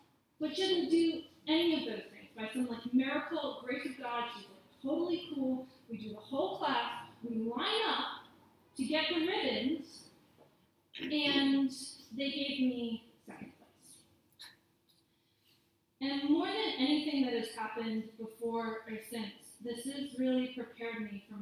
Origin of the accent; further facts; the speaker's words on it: Boston, Massachusetts, United States; And now I grew up in Boston, Massachusetts